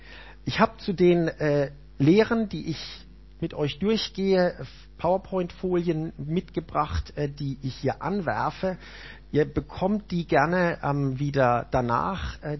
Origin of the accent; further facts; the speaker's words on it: Karlsruhe, Baden-Württemberg, Germany; Ich komme aus Karlsruhe, bin dort einer der Leiter vom Gebetszentrum.